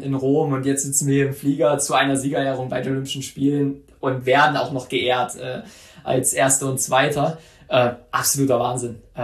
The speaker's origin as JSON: {"language": "German", "town": "Mühlhausen", "region": "Thuringia", "country": "Germany", "tie": "born or raised there", "said": "dann wurde ich von meiner Heimatstadt Mühlhausen hier in Thüringen empfangen."}